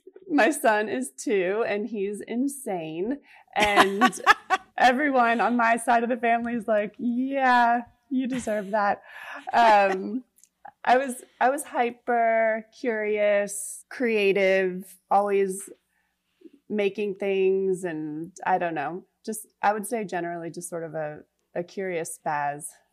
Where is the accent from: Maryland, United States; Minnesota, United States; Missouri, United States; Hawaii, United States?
Maryland, United States; Rockville; moved away as an adult; I am from Rockville, Maryland, a suburb of DC. I grew up there. I went to college there, University of Maryland.